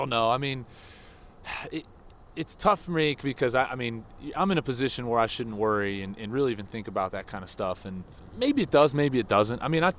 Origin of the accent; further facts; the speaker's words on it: Pennsylvania, United States; So, no, the cold weather doesn't scare me. Growing up in Pennsylvania